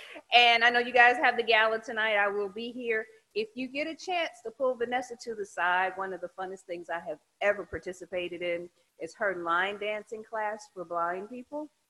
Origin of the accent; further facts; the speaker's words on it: Georgia, United States; I thought they were going to pick … since I came from Georgia.